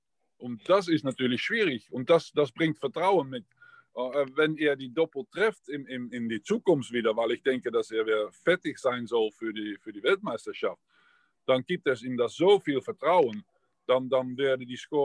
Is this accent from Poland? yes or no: no; Netherlands; German is a second language; Bei uns in Holland sind wir natürlich auch nicht froh, dass Michael van Gerwen nicht die Spitze ist, wie er gewohnt ist.